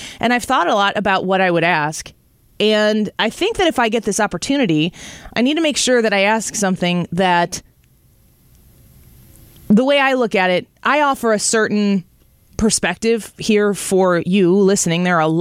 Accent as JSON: {"language": "English", "region": "Illinois", "country": "United States", "tie": "born or raised there", "said": "my roots in Illinois, which is my home state"}